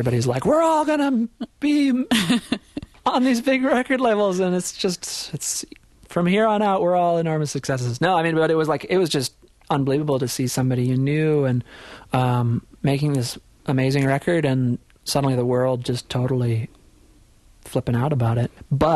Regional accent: Amery, Wisconsin, United States; Yeah, like you said, I grew up in Amory, Wisconsin, which is a little town, and there isn't really a tradition of kids making bands for as long as I can remember.

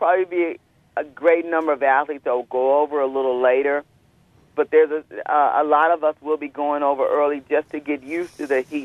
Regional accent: Los Angeles, California, United States; I won my gold medal in the 1984 Olympic Games in Los Angeles, my hometown.

